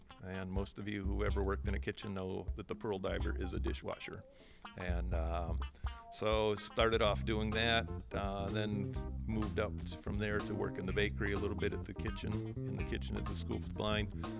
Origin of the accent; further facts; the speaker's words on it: Saginaw, Michigan, United States; born there; Originally was born in Saginaw, Michigan.